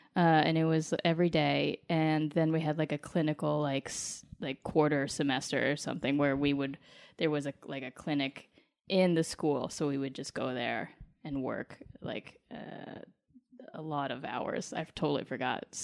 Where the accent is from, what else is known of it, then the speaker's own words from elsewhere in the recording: Colorado Springs, Colorado, United States; Colorado Springs, Colorado.